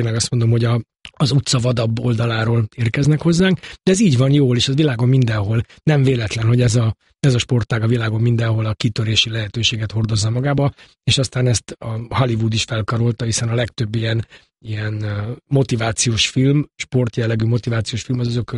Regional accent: Budapest, Hungary; én a Pongrász telepen nőttem fel 14 éves koromig, és aztán elköltöztünk egy steril környezetbe, Rákoskeresztúrra

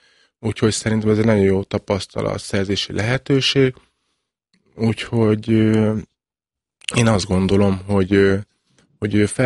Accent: Hungary; de nem csak azért, mert magyar vagyok

